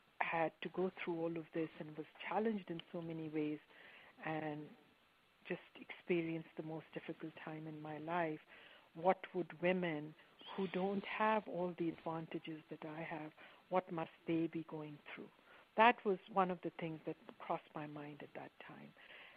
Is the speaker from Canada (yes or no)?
no; Pakistan; moved away as an adult; now in New York, United States; Well, I come from Pakistan, and I migrated to New York back in 1990.